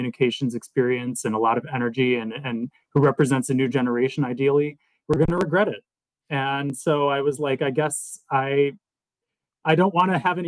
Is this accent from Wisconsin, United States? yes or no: yes; Eau Claire, Wisconsin, United States; I was born and raised here in Eau Claire, and that's where I live.